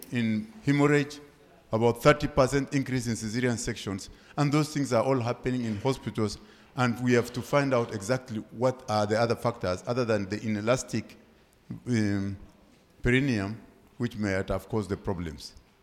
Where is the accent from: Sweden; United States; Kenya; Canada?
Kenya; I am from Kenya